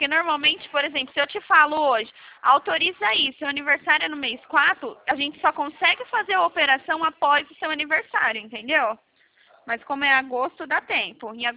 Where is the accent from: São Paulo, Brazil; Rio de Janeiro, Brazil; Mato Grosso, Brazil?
São Paulo, Brazil; Americana; also born or lived in Campinas; Eu sou aqui de Americana